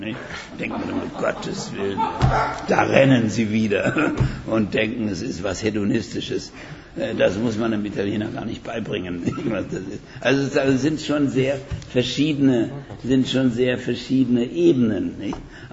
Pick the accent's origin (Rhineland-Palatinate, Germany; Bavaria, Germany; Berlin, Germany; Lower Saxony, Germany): Berlin, Germany; Sage ich als Berliner.